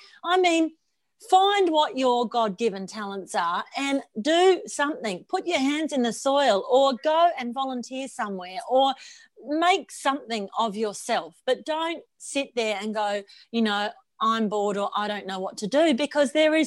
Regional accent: Australia; Yeah, born and raised. Yes.

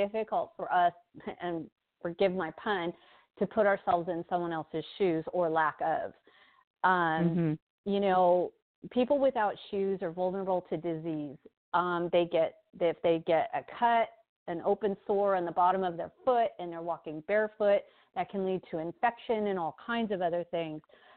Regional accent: United States; I'm speaking as an American, you can't walk into a restaurant without a pair of shoes.

